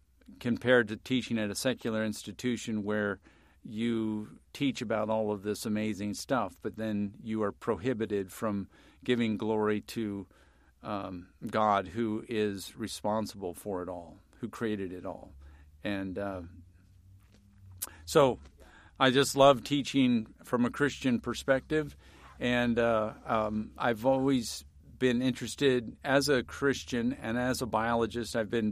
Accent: Annapolis, Maryland, United States; When I first saw life when I was growing up in Annapolis, whether it was a crab from the Chesapeake or a box turtle from the woods across the street, I was just enthralled with it.

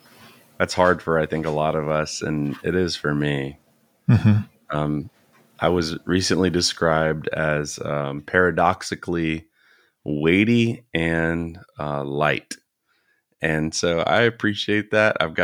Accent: Florida, United States; I am from Florida. I'm not the Florida man that you've no doubt heard about in the newspapers

